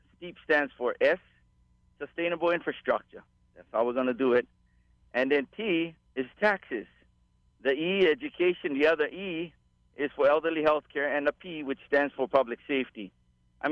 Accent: Hawaii, United States; I mean, you know, I'm from the Aloha State. I know how to work together. We struggled in Hawaii. We came through.

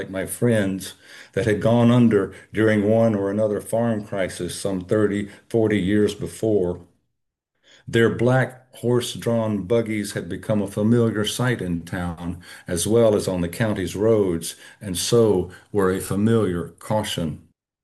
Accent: Hopkinsville, Kentucky, United States; significant events in my life growing up in Hopkinsville, Kentucky, in the late 1950s, early 60s.

